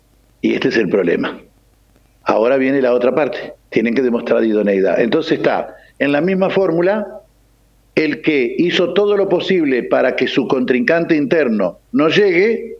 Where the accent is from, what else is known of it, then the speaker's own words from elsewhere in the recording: Nogoyá, Entre Ríos, Argentina; Los que somos de Nogoyá, sí